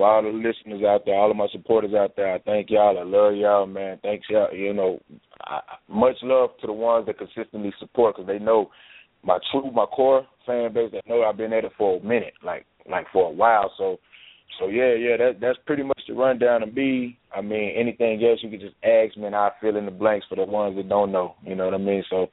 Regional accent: Arkansas, United States; also born or lived in Chicago; man. I was born in Chicago. I was raised in Arkansas, southeast Arkansas to be exact, man.

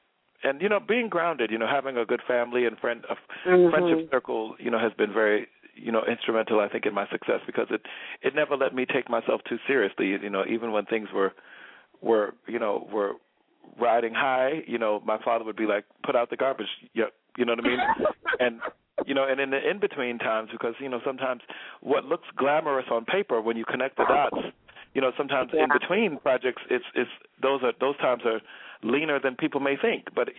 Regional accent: Teaneck, New Jersey, United States; also born or lived in The Bronx; now in Brooklyn, United States; I was born in the Bronx, raised in Teaneck, New Jersey, but I think of my home as Brooklyn, because that's where I've been living since 1995

